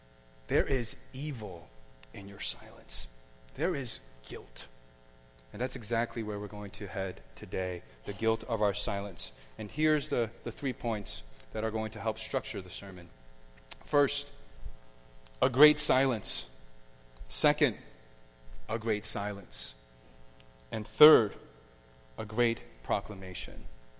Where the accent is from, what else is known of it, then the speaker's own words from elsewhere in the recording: New Jersey, United States; I grew up in North Jersey. I went to church in Queens.